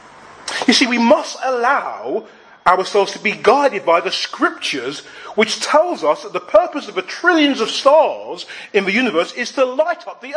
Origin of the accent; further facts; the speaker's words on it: London, United Kingdom; In all my years growing up in London, I don't think I had ever really noticed the moon doing that before.